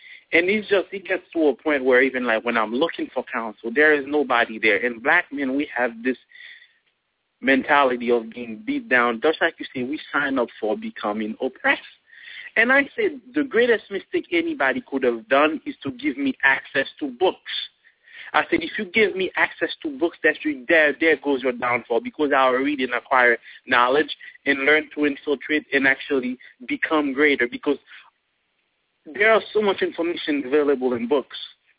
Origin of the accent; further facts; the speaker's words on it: Haiti; English is a second language; now in United States; I wasn't born here in the United States. By birth, I'm Haitian. I was born in Haiti. I moved here at a certain age. Did not know how to speak English.